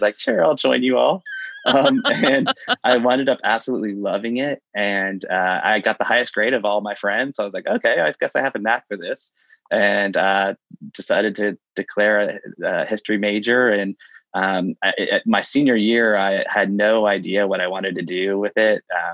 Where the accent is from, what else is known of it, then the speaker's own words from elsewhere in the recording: Dayton, Ohio, United States; there's this really great program for that at Wright State University, which is in my hometown, Dayton, Ohio.